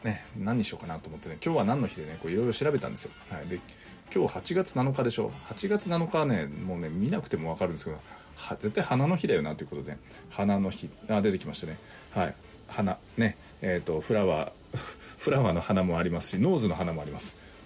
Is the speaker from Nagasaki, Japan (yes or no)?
yes; Nagasaki, Japan; 長崎出身ですって言うとね、原爆のねことについてね、お話しするっていうか話題になるんですよね